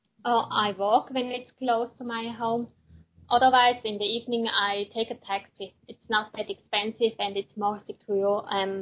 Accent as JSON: {"language": "English", "country": "Switzerland", "tie": "born or raised there", "lives_now": "Buenos Aires, Argentina", "said": "It's really different because Buenos Aires is a huge city and my hometown is just a small village."}